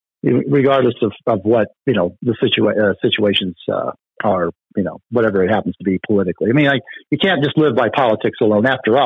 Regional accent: Pacific Northwest, United States; I moved from the Pacific Northwest, which is where I was born and raised. So I'm very familiar with what's in Oregon, Washington. I lived there most of my life. I came to the Midwest.

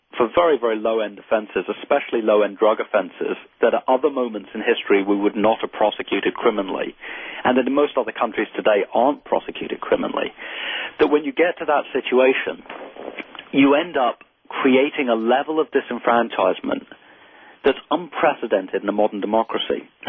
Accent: England, United Kingdom; I didn't have much experience of it because I grew up in England

